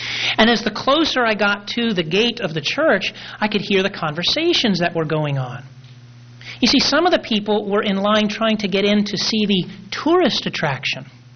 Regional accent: United States; I'm an American.

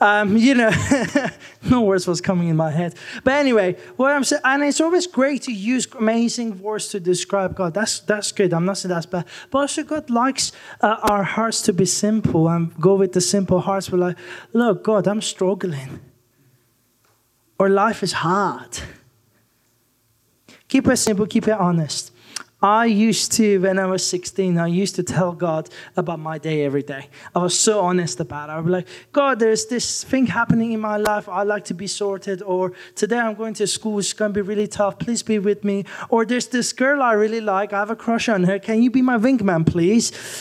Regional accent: Iran; I grew up in Iran.

